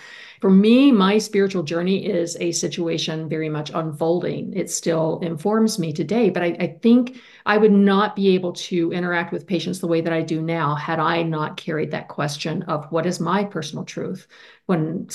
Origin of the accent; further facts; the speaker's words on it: Alabama, United States; now in Wisconsin, United States; I grew up in the Deep South in South Alabama. My accent these days is very adapted to where I am in Wisconsin. But I grew up as the child of a Southern Baptist preacher.